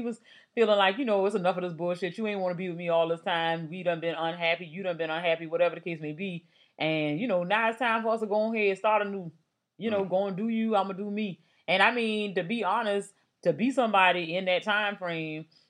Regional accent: Savannah, Georgia, United States; But y'all know I'm a Savannah girl, so I ain't never betraying my hometown. So I would always be willing to go back home. Savannah, Georgia is what it is.

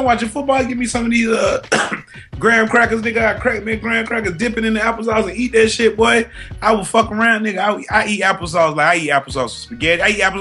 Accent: North Carolina, United States; So growing up in North Carolina, that is part of my upbringing.

